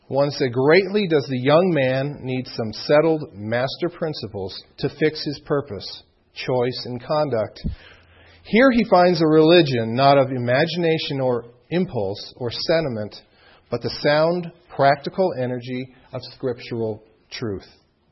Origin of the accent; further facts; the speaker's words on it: California, United States; I'm from Southern California.